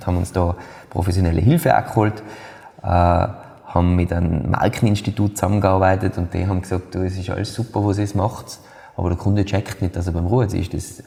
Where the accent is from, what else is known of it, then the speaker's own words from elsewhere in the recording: Austria; Dachkonstruktionen, die bei uns in Österreich nie und nimmer feuerpolizeilichen Beschau standhalten würden.